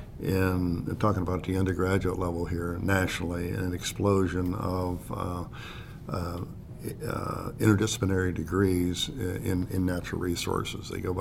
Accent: Pennsylvania, United States; ended up going to West Virginia University in Morgantown, which was only 50 miles south of my hometown, crossing the border and from Pennsylvania into West Virginia.

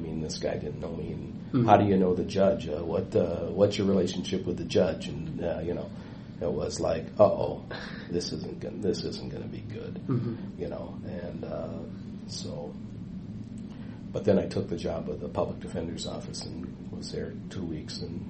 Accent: Racine, Wisconsin, United States; And, you know, I grew up in Racine, and so being in a white environment was never an issue.

